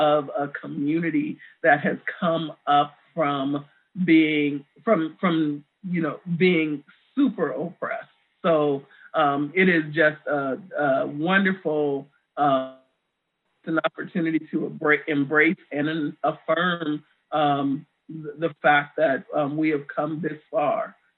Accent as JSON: {"language": "English", "town": "Rosebud", "region": "Texas", "country": "United States", "tie": "born or raised there", "said": "So it's a celebration that started actually in my home state of Texas."}